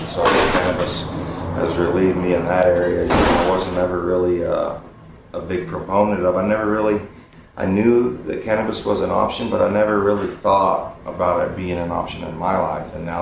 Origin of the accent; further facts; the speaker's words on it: New Mexico, United States; I was kind of from New Mexico area, went to school up here